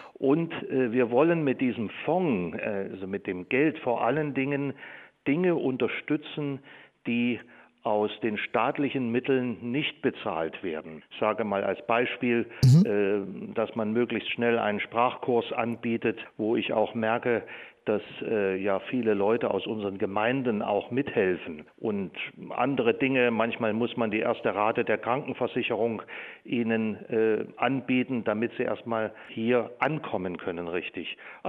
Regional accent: East Germany, Germany; Und ich bin hier im Osten Deutschlands groß geworden, von daher liegt mir das auch sehr am Herzen, dieses Werk.

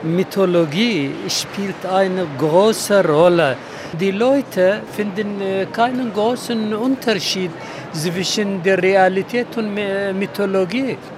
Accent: Kirkuk, Kirkuk Governorate, Iraq; German is a second language; In Kirkuk, wir sprechen 4-5 Sprachen. Ja. Ich bin Araber, ja, aber wir sprechen Türkisch, wir sprechen Kurdisch, Syrisch.

